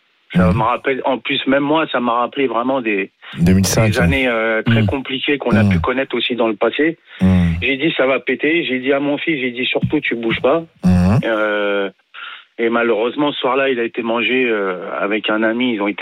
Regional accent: La Courneuve, Île-de-France, France; moi j'ai grandi à La Courneuve

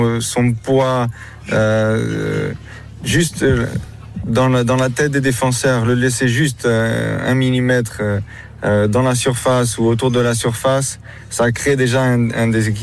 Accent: Portugal; Et même nous, en tant que Portugais

